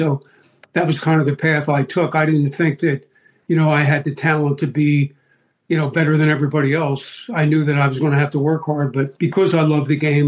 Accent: Collingswood, New Jersey, United States; I did. And about, I'd say, 2-3 miles away is a place called Oakland, New Jersey.

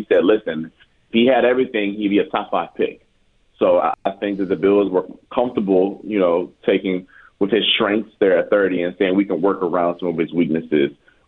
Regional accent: Cleveland, Ohio, United States; I mean, I'm from Cleveland, and I see Denzel Ward, who has a very similar frame to Max Harrison

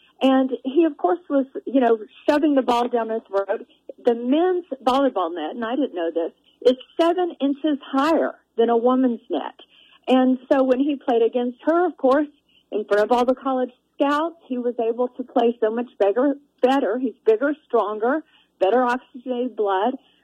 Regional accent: Appalachia, United States; You know, I grew up in Appalachia. I'm a preacher's kid from Appalachia, and I grew up in a family that sometimes we had to put groceries back if we didn't have enough money to pay for it.

